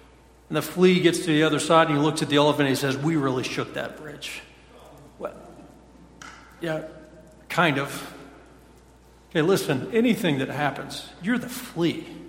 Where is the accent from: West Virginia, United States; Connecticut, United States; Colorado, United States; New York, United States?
Colorado, United States; I was a church planter in Colorado, my home state, and I planted Tri-City Baptist Church